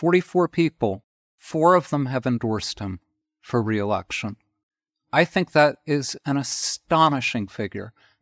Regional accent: New York, United States; Well, again, I'm a New Yorker and I'm of a certain age. So I've like lived with the Trump phenomenon my whole adult life.

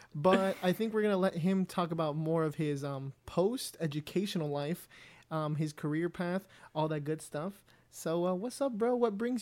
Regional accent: Los Angeles, California, United States; We are two homeboys from Southeast LA, just chilling, having a good time.

